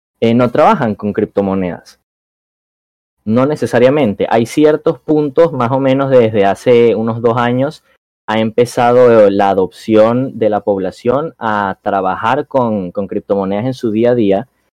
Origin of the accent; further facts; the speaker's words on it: Venezuela; la verdad en mi país aquí Venezuela